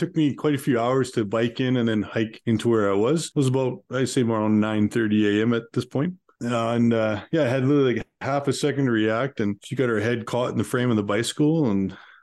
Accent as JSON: {"language": "English", "town": "Calgary", "region": "Alberta", "country": "Canada", "tie": "born or raised there", "said": "I grew up in Calgary, Alberta. We're about a 45-minute drive away from Canmore, being right in the mountains."}